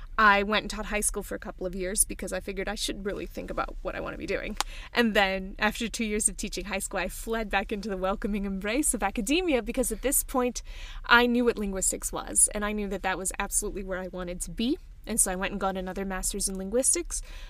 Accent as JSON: {"language": "English", "town": "Pittsburgh", "region": "Pennsylvania", "country": "United States", "tie": "born or raised there", "said": "I grew up in Pittsburgh and not even in the city of Pittsburgh itself, but in the suburbs of Pittsburgh. So not a terribly diverse place."}